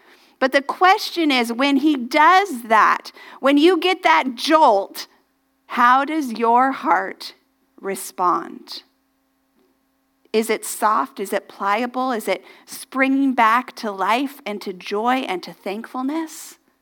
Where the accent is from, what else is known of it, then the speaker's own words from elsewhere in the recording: United States; I'm like, I'm American. Never once have I heard it said that way.